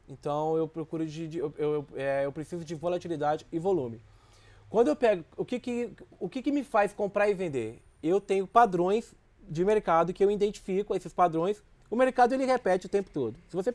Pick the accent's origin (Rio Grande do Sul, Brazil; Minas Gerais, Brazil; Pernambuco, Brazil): Minas Gerais, Brazil; moved away; eu fui morar no Rio de Janeiro, eu sou de Minas, né? Aí fui morar no Rio